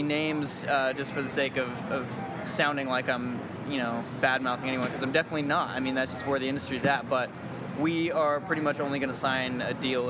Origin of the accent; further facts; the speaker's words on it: Idaho, United States; and I'm from Idaho, so I was going to college in Idaho for a while.